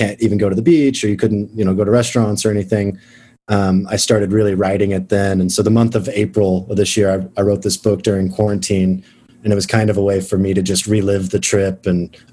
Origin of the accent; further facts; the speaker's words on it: Oklahoma, United States; My dad had an RV when I was growing up in Oklahoma, and we'd go to some places, but I had never driven anything like that.